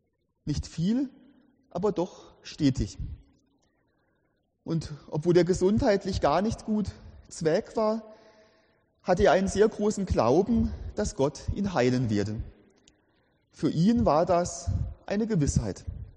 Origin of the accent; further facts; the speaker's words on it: Germany; now in Switzerland; Vor vielen Jahren war ich in meiner Heimatstadt in Deutschland